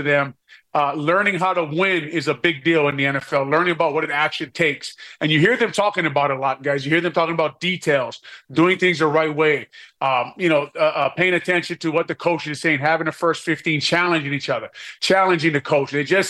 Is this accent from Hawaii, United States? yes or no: yes; Hawaii, United States; I came from, as a music says there, I came from Hawaii and I was part of the 3-time state champs, the varsity team.